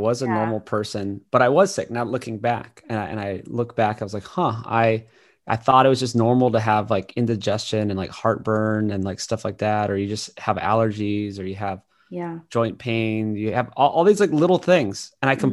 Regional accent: Hawaii, United States; I grew up in Hawaii, we're eating pasta and grain, rice and you know, all this stuff.

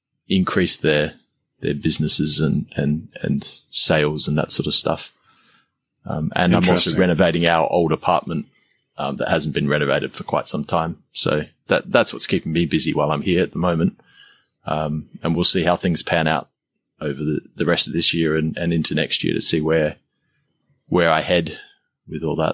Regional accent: Adelaide, South Australia, Australia; I'm from Adelaide, which is a small, about 1.2 million people, city

